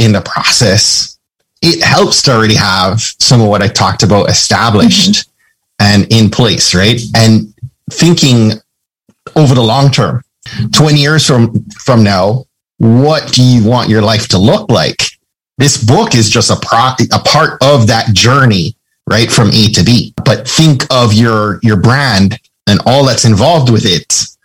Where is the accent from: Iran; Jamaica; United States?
Jamaica; I'm from Jamaica.